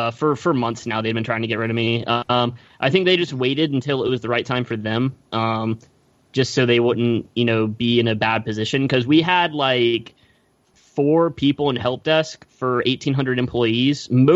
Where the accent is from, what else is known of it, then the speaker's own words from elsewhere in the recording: India; accent: Indian; Yeah, my Indian accent wasn't good enough.